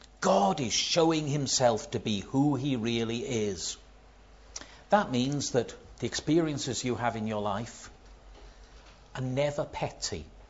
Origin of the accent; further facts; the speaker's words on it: United Kingdom; because I'm a Brit and we always apologise when people push into us